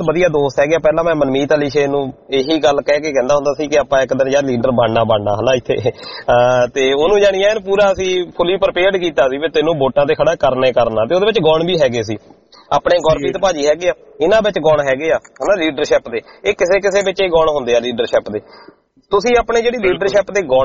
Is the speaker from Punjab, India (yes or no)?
yes; Chak Desraj, Punjab, India; ਮੇਰੇ ਪਿੰਡ ਦਾ ਨਾਂ ਹੈਗਾ ਚੱਕ ਦੇਸਰਾਜ ਹਨਾ ਤੇ ਔਖਾ ਜਿਹਾ ਹੋ ਜਾਂਦਾ ਨਾ